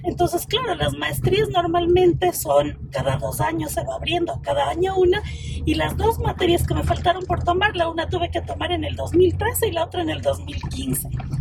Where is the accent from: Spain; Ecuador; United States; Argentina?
Ecuador; Quito, Pichincha; soy ecuatoriana, quiteña orgullosamente, tengo actualmente 41 años